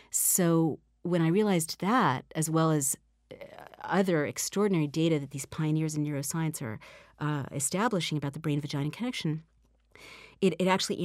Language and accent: English; San Francisco, California, United States; And I also saw growing up in San Francisco, in the heart of the gay rights movement, that refusal to be shamed by their sexual identity